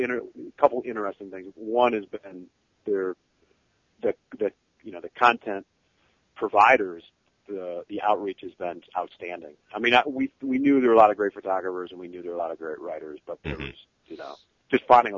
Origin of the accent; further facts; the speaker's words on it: Grand Rapids, Michigan, United States; I mean, I grew up in Michigan, I came from a fly fishing family. You know, back in the 80s, I lived in Grand Rapids, which is sort of right, you know, kind of smack dab in the middle of Michigan